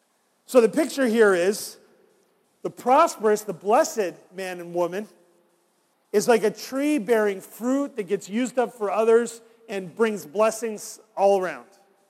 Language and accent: English; New York, United States; I grew up in New York. I grew up outside of Syracuse, and it's apple country up there.